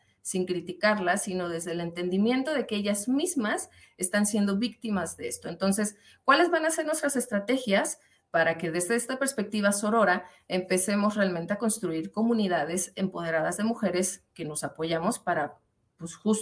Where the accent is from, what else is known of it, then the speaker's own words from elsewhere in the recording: Mexico City, Mexico; como mujer mexicana de la Ciudad de México, lesbiana, con una carrera universitaria